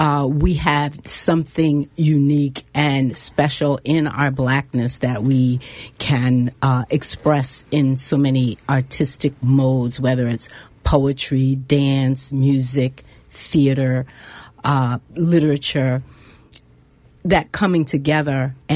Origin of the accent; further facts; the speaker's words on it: Baltimore, Maryland, United States; certainly included Baltimore and cities like Boston.